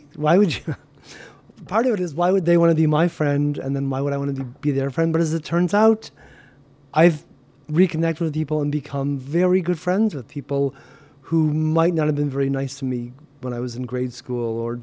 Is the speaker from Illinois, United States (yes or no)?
yes; Chicago, Illinois, United States; You know, growing up in Chicago and then moving to the suburbs, I was still a shapeless blob.